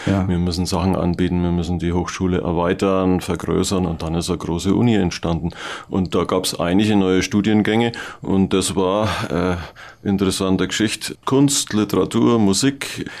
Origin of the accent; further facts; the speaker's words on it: Bavaria, Germany; Ich bin erst Franke, dann bin ich Bayer und auf jeden Fall muss man sagen, Mensch, ich bin in Franken. Wir leben, also gerade im östlichen Oberfranken, wir haben noch Prag näher als noch München oder Berlin.